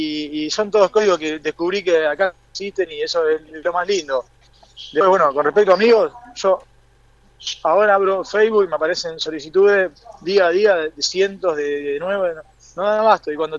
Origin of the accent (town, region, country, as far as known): Argentina; now in Bangladesh